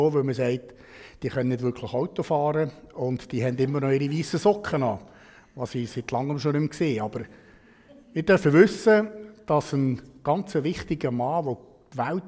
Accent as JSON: {"language": "German", "region": "Aargau", "country": "Switzerland", "tie": "born or raised there", "said": "ich bin tatsächlich ein waschechter Aargauer. Ich bin aufgewachsen im Bezirk Zofingen mit drei Geschwistern. In einem christlich geprägten Elternhaus."}